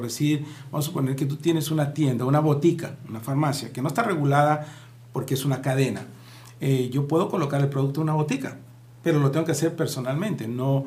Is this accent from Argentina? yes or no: no; Peru; moved away as an adult; now in United States; yo vivo, como dijiste, hace 40 años en Estados Unidos, pero soy peruano, mis raíces siempre me han llamado acá, y por eso vengo cada mes